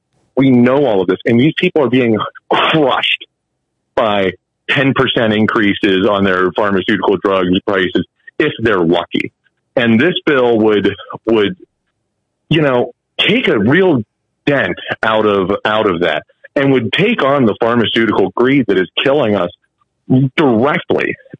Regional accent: Wheeling, West Virginia, United States; also born or lived in Washington, D.C.

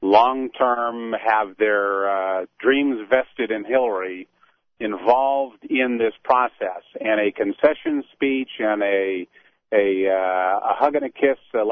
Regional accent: Cleveland, Ohio, United States; I'm from Cleveland

